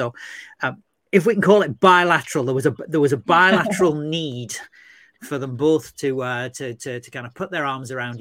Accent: United Kingdom; now in Paris, France; I'm a British guy in Paris.

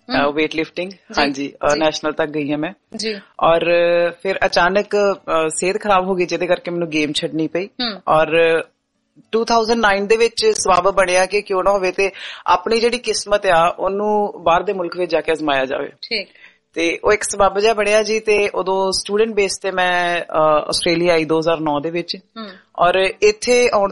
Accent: Amritsar, Punjab, India; ਮੈਂ ਪੰਜਾਬ ਅੰਮ੍ਰਿਤਸਰ ਤੋਂ ਬਿਲੋਂਗ ਕਰਦੀ ਹਾਂ

